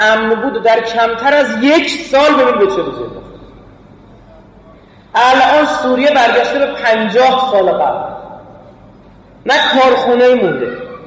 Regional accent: Iran; نه اینکه ما الان ایرانی هستیم

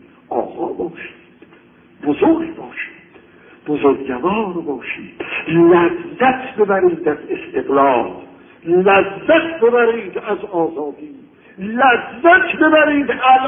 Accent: Tehran, Tehran Province, Iran; من بچه تهرانم، سنم از همه شما بیشتره

